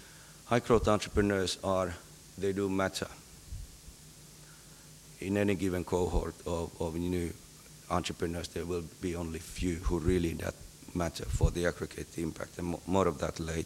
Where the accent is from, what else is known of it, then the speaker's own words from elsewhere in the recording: Finland; English is a second language; I come from Finland, which is a rather peripheral country in the northeastern part of Europe.